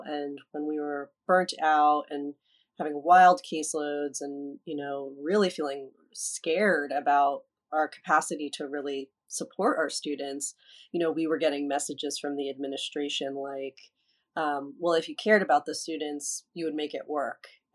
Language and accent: English; New Jersey, United States; and I'm from New Jersey, did my training in New York